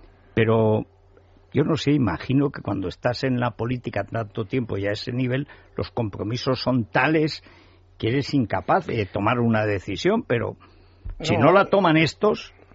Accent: Spain

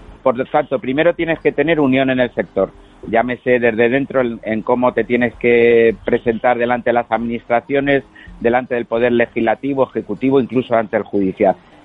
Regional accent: Albacete, Castilla-La Mancha, Spain; Yo que soy de Albacete, recuerdo la feria de Albacete, los circos a 4 y 5 funciones, hasta las 2 de la mañana haciendo cajas largas colas.

